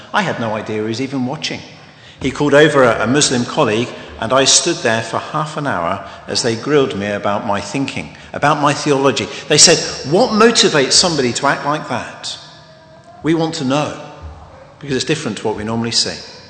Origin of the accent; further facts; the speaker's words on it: United Kingdom; But a lot of it was just listening, sharing in the tears, being quite British and buying cups of tea.